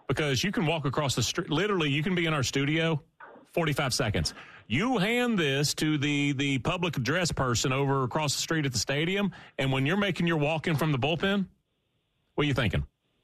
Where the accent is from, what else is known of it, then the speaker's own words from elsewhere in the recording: Lawrenceville, United States; I grew up in Lawrenceville, and I don't know, kid in Lawrenceville in the late 70s, it's hot.